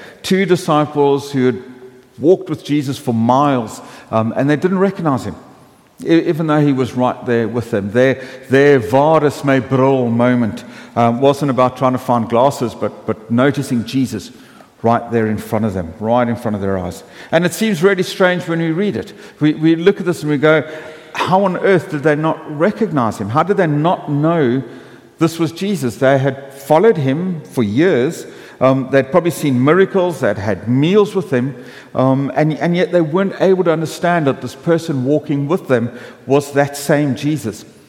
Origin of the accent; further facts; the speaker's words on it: South Africa; When I was growing up in South Africa, there was a children's program we used to watch